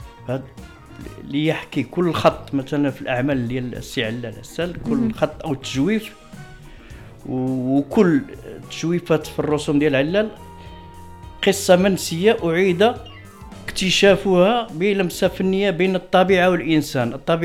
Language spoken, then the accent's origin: Arabic; Fes, Fès-Meknès, Morocco; كنا نسكن في واحد الحي مدينة فاس، أنا سكنت وترعرعت في مدينة فاس